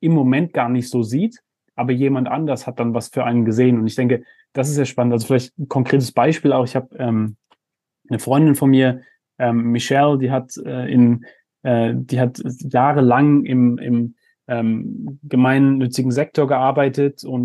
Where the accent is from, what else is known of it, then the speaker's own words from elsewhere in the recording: Germany; ich meine, ich bin auch in Deutschland aufgewachsen, wo man ja in der Schule eingebläut kriegt, hey, mach mal einen Plan.